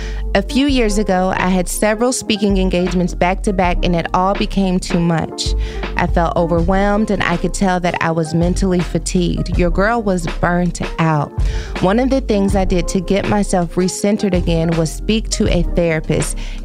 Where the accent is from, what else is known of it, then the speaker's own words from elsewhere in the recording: Texas, United States; now in Los Angeles, United States; like I'm from Texas. I moved to Los Angeles. I have like a couple friends here, but it's not like the community that I'm used to having.